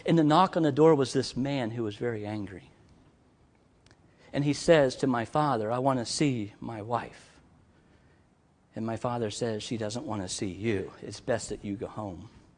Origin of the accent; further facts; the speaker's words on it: Maryland, United States; also born or lived in California; But when I left California and went to Maryland instead of Florida, when I'm there at home in my hometown with my middle brother there